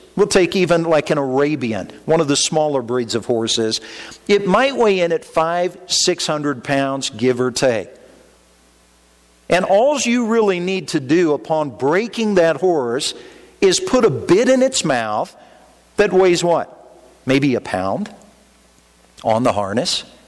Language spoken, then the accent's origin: English; Indiana, United States; I grew up in Indiana, and when we talked about the boat had its rudder.